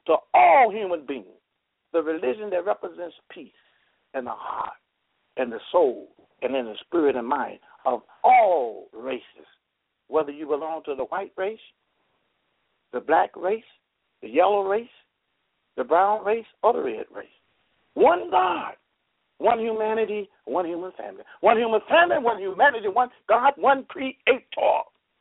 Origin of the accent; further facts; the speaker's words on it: Brooklyn, New York, United States; from Brooklyn, New York